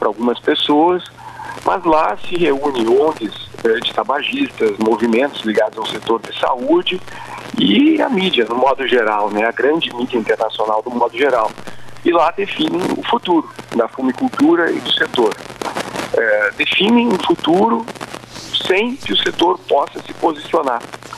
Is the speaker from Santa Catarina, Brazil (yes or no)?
no; Sentinela do Sul, Rio Grande do Sul, Brazil; also born or lived in Itapes; Eu sou natural do município de Itapes, mas cresci, minha vida toda foi construída em Sentinela do Sul.